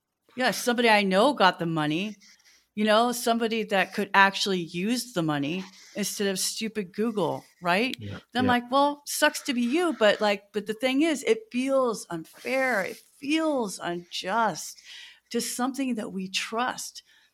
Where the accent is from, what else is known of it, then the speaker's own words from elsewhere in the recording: California, United States; I grew up in California near the Bay Area, so we always called it Chinese New Year.